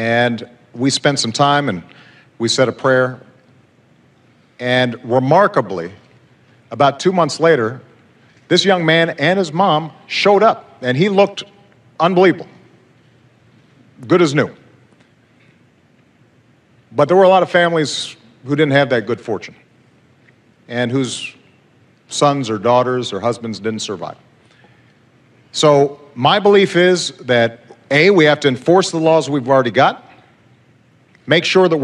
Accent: Chicago, Illinois, United States; in my hometown of Chicago, there's an awful lot of violence

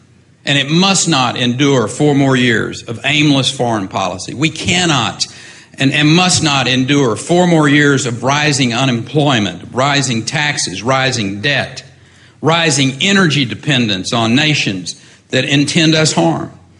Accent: Texas, United States; Now, I'm a Texan and I'm proud of it.

